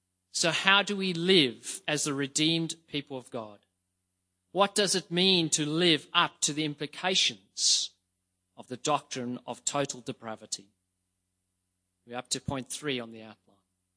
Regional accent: South Africa; I'm South African

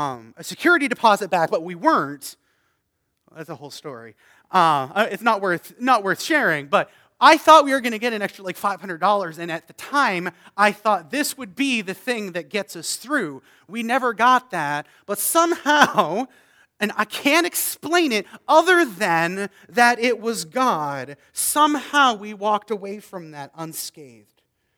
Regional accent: East Coast, Canada; I'm Canadian from the East Coast.

